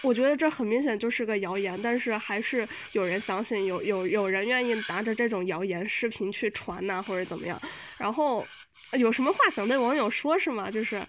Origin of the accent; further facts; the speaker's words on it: Wuhan, Hubei, China; 我作为一个武汉人